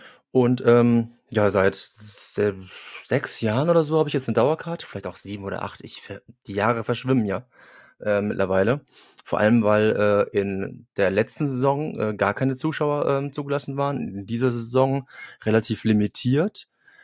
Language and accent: German; Cologne, North Rhine-Westphalia, Germany; moved away; Ich bin Kölner